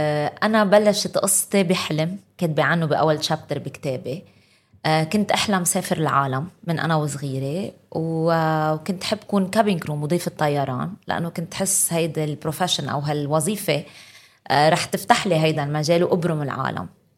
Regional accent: Dubai, United Arab Emirates; لأنه أنا كل حياتي العملية وكبرت بدبي

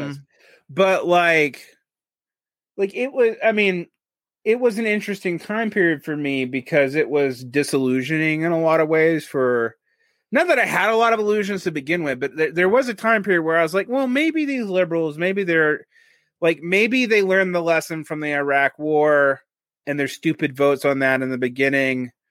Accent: Georgia, United States; I've never trusted Democrats because I came from Georgia

